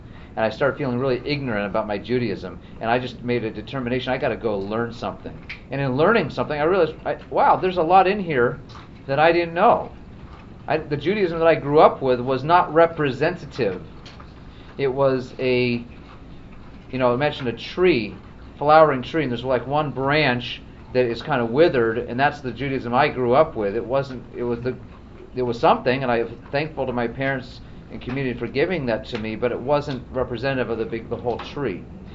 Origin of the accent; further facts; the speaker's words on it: Tacoma, Washington, United States; I grew up in the West Coast in Tacoma, Washington, and I grew up pretty mainstream, not very practicing Jew.